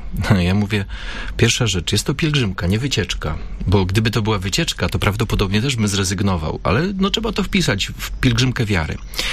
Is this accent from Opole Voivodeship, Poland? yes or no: yes; Byczyna, Opole Voivodeship, Poland; I ja pochodzę z Byczyny